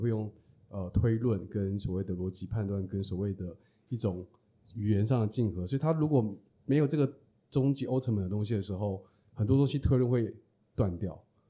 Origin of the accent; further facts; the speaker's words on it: Taiwan; 然后我要如何相信我是台湾人